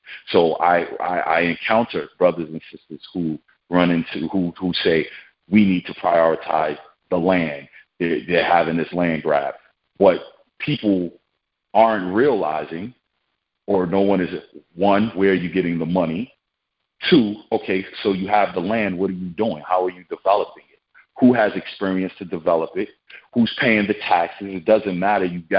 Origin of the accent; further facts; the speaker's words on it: Brooklyn, New York, United States; I'm from New York.